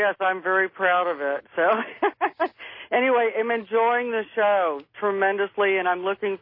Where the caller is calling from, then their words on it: Sacramento, California, United States; I'm calling from Sacramento.